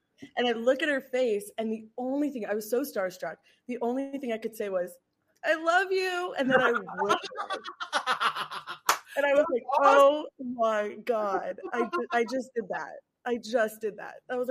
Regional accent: New York, United States; So I'm from New York. So she was playing in this band in Brooklyn, and it was in the park, and we would have picnics.

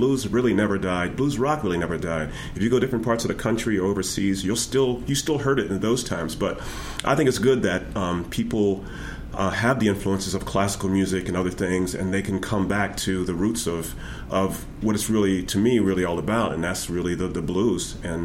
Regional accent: Maryland, United States; Born and raised in Baltimore County, Maryland, close to Pennsylvania line, real country, rural area.

